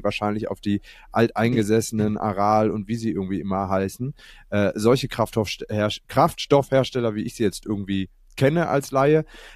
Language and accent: German; Hamburg, Germany; Auch in Hamburg, meiner alten Heimatstadt, meinem Geburtsort